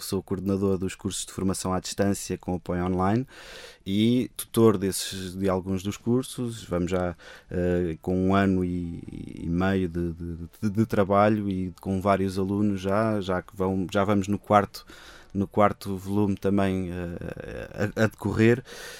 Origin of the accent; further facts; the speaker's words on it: Lisbon, Portugal; eu cresci ali no Calheiris de Benfica, numa paróquia de franciscanos capuchinhos